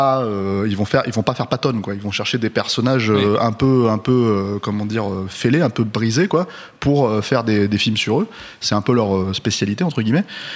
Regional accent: France; Nous, on est trop jeune pour avoir vu, mais puis on est français

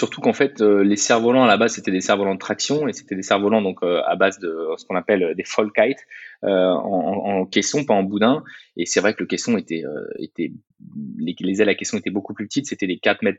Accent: Saint-Brieuc, Brittany, France; Je suis retourné sur une plage chez moi en Bretagne Nord, au Rosaire, près de Saint-Brieuc, dans la baie.

